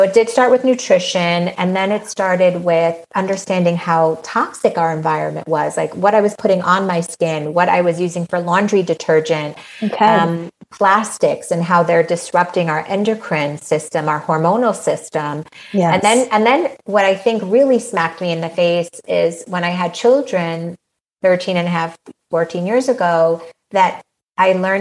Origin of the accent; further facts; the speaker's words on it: Iran; I'm from Iran, I'm Persian.